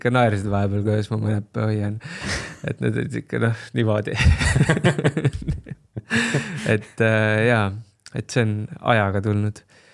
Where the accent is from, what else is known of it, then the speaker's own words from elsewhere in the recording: Kehtna, Rapla County, Estonia; ma elasin väiksena Kehtnas või noh, nii-öelda nooruspõlves kuni põhikooli lõpuni Rapla külje all selline alevik nagu Kehtna